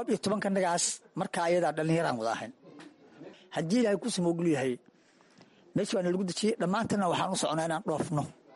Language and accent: Somali; Cawdaab, Galguduud, Somalia; born there; Waxaan ku dhashay aniga gobolka Galgaduud, khaasatan degmada Cawdaab.